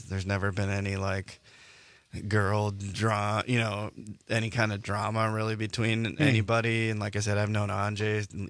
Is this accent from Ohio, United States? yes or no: no; Wisconsin, United States; I'm kind of from Milwaukee suburbs, and so we've always, Milwaukee's kind of been like our second home.